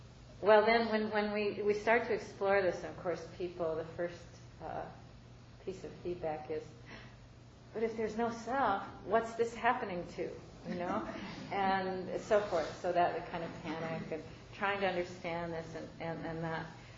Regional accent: Chicago, Illinois, United States; You know, I was born in 1949 in Chicago. You know, I grew up in the suburbs of Chicago.

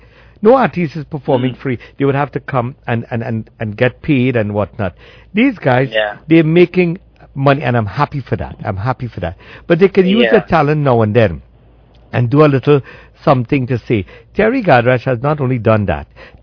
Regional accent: Trinidad & Tobago; I'm from Trinidad and Tobago.

